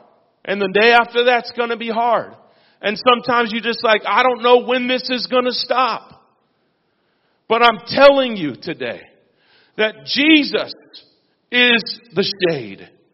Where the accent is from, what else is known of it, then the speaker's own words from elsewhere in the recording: Las Vegas, Nevada, United States; We grew up in Nevada, Las Vegas.